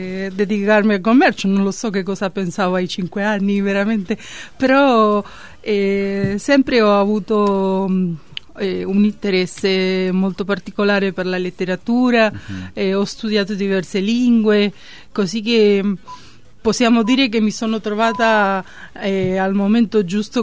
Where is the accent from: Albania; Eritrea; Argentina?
Argentina; Marcos Paz, Buenos Aires; born there; Italian is a second language; Io sono nata a Marcos Paz, provincia di Buenos Aires.